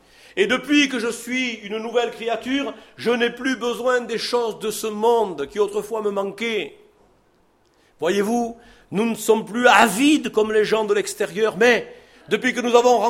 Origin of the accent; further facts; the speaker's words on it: Marseille, Provence-Alpes-Côte d'Azur, France; Parce que je suis un Marseillais, fier d'être Marseillais.